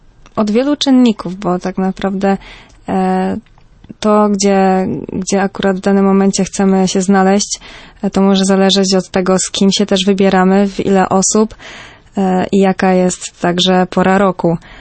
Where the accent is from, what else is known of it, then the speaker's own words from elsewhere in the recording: southern Poland, Poland; jest takie bardziej zgłębienie naszej polskiej ziemi, szczególnie południa, skąd pochodzę, a w szczególności właśnie gór, bo mieszkam niedaleko gór